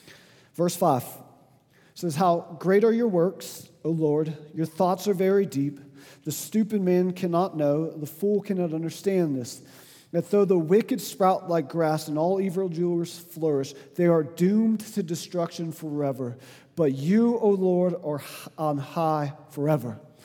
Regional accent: Florida, United States; now in Utah, United States; Now, I came from Florida, and our grass was just green all the time. You know why? Because we had rain every single day. I moved to Utah

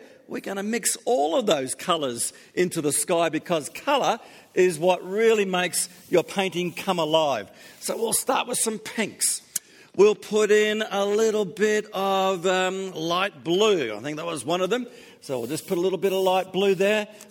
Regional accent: Gold Coast, Queensland, Australia; now in Melbourne, Australia; I come from the Gold Coast and lived on the coast for 20 years. And when I first came down to Melbourne

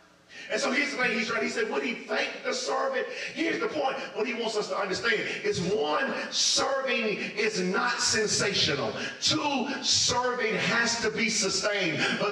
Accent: Florida, United States; And I flashed back to growing up in Florida in my parents' house, and I had a flashback moment.

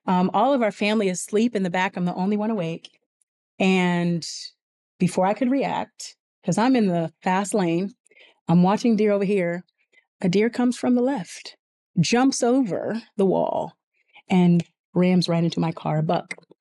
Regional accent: California, United States; And for me, I was raised in California. So this is new city, new friendships, new church responsibilities.

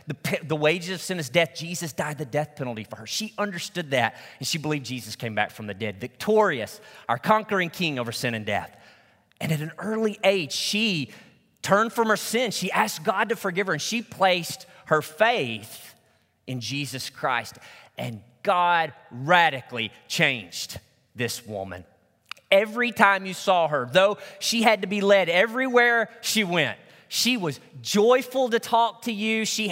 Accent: Arkansas, United States; The small country church that I grew up in Northeast Arkansas, Providence Baptist Church, was blessed to have a phenomenal pianist.

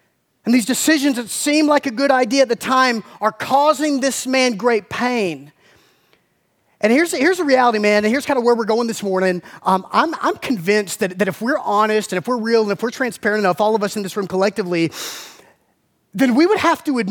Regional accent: Southern US, United States; Like I grew up in the South, man.

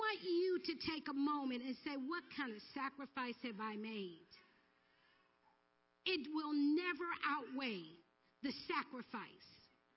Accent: New York, United States; I'm from New York.

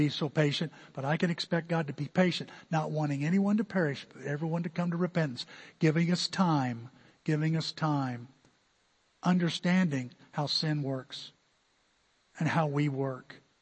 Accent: United States; And just like sometimes I take my freedom as an American for granted

